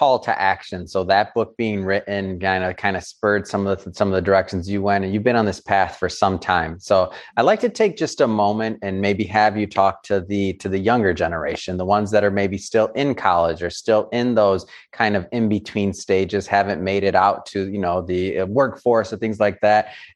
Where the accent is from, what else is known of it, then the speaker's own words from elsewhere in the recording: Detroit, Michigan, United States; I'm from Detroit.